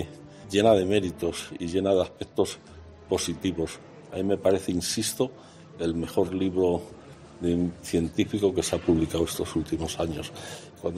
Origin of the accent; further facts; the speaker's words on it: Béjar, Castile and León, Spain; insisto, en mi pueblo, en Béjar